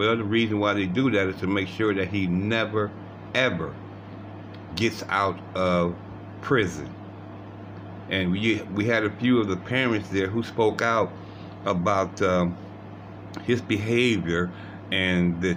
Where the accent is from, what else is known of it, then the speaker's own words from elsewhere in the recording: Cleveland, Ohio, United States; actually comes from my hometown of Cleveland, Ohio